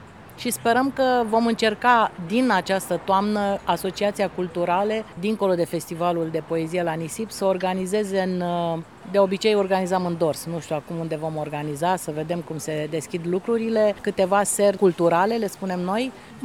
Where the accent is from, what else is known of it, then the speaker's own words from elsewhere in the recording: Constanța, Constanța County, Romania; trăiesc într-un oraș în care a scris și a murit Ovid. Toți au rămas cu gura căscată, că le spuneam sunt de la Constanța, România, nu suna niciun fel.